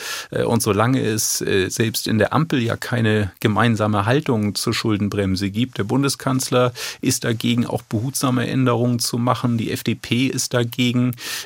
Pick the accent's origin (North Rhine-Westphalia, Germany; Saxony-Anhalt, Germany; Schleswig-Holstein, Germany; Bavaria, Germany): Schleswig-Holstein, Germany; Wat mut dat mut, sagt man bei uns in Schleswig-Holstein.